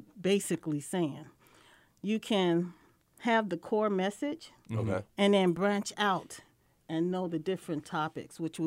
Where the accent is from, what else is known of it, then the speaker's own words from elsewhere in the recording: Chicago, Illinois, United States; I'm raised from Chicago, born and raised.